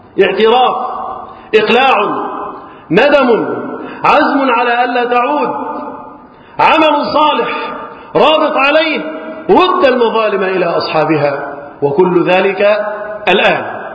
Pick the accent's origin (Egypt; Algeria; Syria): Egypt; احفظ بلدنا مصر من الفتن